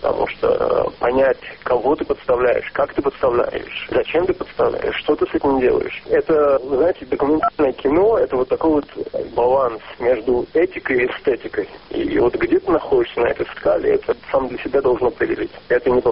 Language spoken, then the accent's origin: Russian; Israel; я не оговаривал о том, что я из Израиля